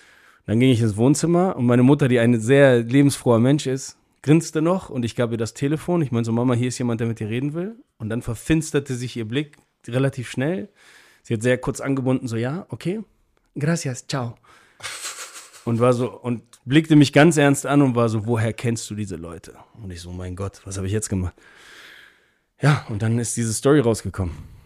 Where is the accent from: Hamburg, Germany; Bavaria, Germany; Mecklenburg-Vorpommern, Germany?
Hamburg, Germany; born there